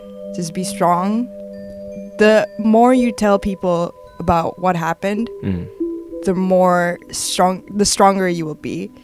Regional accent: Malaysia; I'm a Malaysian, and there's not a lot of Malaysians there.

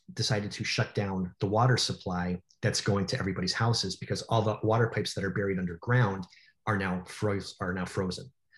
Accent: Chicago, Illinois, United States; And I mean, growing up in Chicago, like the majority of my life, I mean, we had the infrastructure in place.

